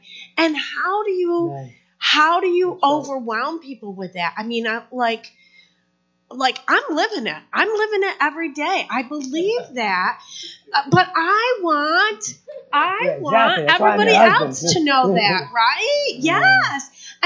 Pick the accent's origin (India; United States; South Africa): United States; Batavia; I come from Batavia.